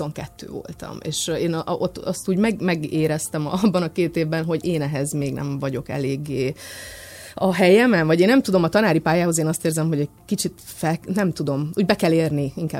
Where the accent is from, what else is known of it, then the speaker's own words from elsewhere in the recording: Szabolcs-Szatmár-Bereg, Hungary; azt nem gondolod komolyan, hogy én a keleti szatmári lány vagyok, életemben először vagyok Budapesten